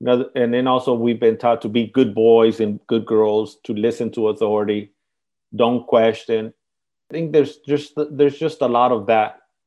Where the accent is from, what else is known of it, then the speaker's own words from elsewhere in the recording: United States; And I'm an American, and I was born here, so I can speak this way.